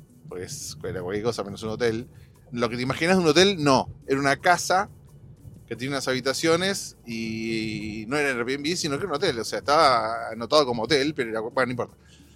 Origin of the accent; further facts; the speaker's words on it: Argentina; no soy hebreo, soy argentino.